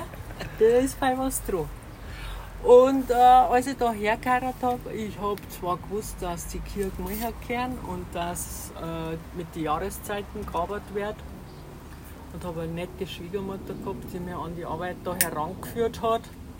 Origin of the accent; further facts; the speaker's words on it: Palling, Bavaria, Germany; born there; Ich bin 1963 und bin in Palling geboren